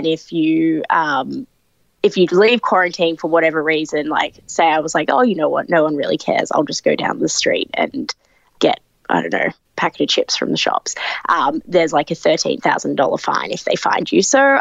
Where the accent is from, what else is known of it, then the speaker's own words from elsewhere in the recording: Sydney, New South Wales, Australia; So I'm from Sydney, Australia. So I started, I've always sort of wrestled in Sydney, Australia. That's where I started.